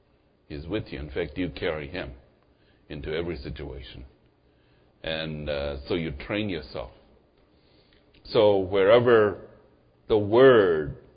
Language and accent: English; United States; and I come from the United States of America.